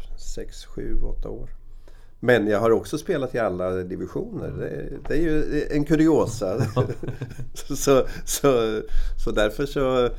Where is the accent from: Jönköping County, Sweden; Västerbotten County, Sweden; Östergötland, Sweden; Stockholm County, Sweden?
Östergötland, Sweden; Rimforsa; Varför ska jag spela ett B-lag när jag kan spela hemma i Rimforsa?